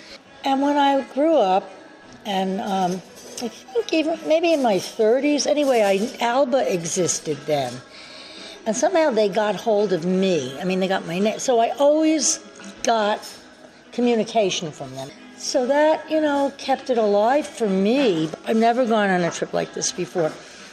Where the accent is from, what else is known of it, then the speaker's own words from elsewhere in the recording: New York City, New York, United States; I'm from New York City.